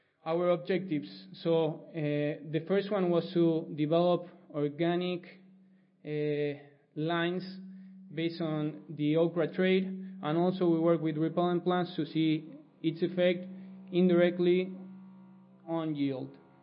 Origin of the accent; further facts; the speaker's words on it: Argentina; English is a second language; I'm from Argentina, that's where my accent is from.